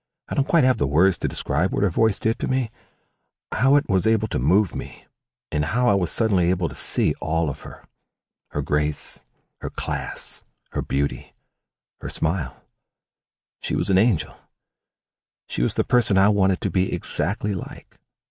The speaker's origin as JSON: {"language": "English", "region": "the South", "country": "United States", "tie": "born or raised there", "said": "I was a young black girl growing up in the South when … took over the world."}